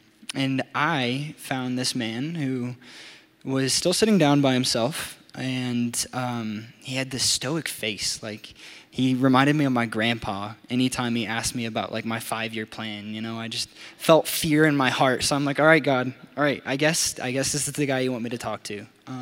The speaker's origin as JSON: {"language": "English", "region": "Texas", "country": "United States", "moved": "yes", "said": "So I am originally from Texas. I moved here to Colorado about 5 years ago. And I lived in Breckenridge."}